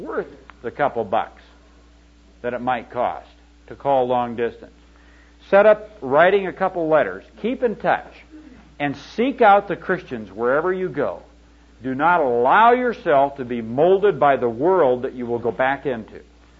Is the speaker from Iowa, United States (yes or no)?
yes; Iowa, United States; Back in my hometown where there is only one church, that little one, you know, one in Iowa, one church, they've had a revival.